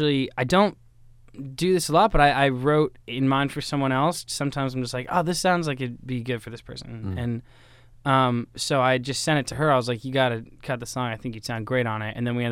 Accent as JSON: {"language": "English", "town": "Los Angeles", "region": "California", "country": "United States", "tie": "born or raised there", "said": "I grew up in, you know, my dad is from the South, but I grew up in Los Angeles"}